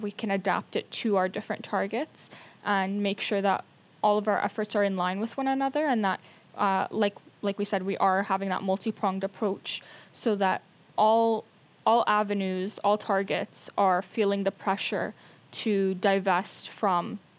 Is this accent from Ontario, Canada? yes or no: no; Edmonton, Alberta, Canada; I'm from the Edmonton area.